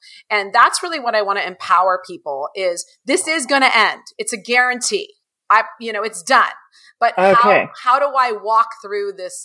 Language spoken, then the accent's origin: English; California, United States; My brother, my whole family is, I'm from California. So we live in California.